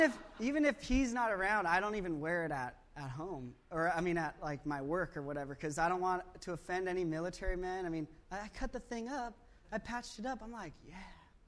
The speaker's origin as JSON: {"language": "English", "country": "United States", "tie": "born or raised there", "said": "You know, I grew up in America, and it's kind of sad to think I didn't even know that sort of thing."}